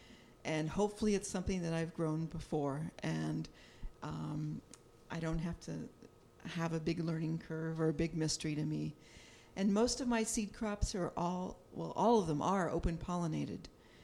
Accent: Napa, California, United States; decided I was ready to move back to my hometown of Napa, and did it.

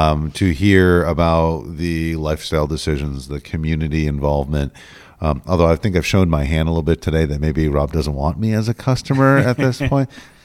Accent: New Hampshire, United States; I'm from New Hampshire.

